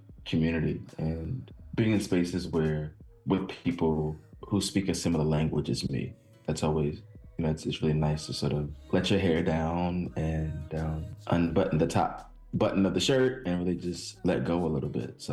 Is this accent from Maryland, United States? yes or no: yes; Baltimore, Maryland, United States; And I also was born and raised in Baltimore and listened to a lot of Baltimore club music.